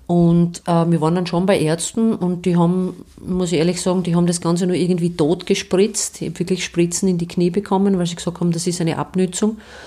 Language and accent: German; Stallhof, Styria, Austria; Ich bin in Stallhof bei Steins aufgewachsen